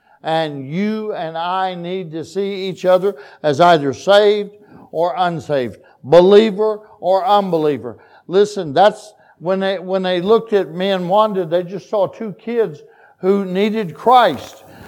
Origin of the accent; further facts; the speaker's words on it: Oklahoma, United States; Listen, we're from Oklahoma. And we had not traveled a whole lot in those days.